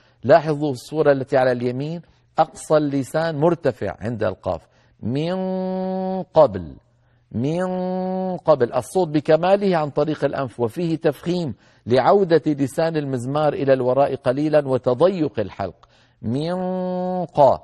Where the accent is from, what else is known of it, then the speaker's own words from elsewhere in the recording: Damascus, Damascus Governorate, Syria; يعني مثلا أنا دمشقي، لو طلب مني أن أتكلم بلهجة أهل بغداد لن أستطيع